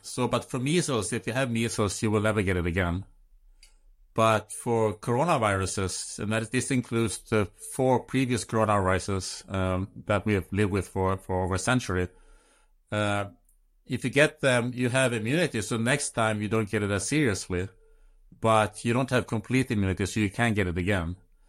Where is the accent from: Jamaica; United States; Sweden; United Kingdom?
Sweden; English is a second language; Yeah, but I'm from Europe, from Sweden. So we don't. That's not part of my culture to do that.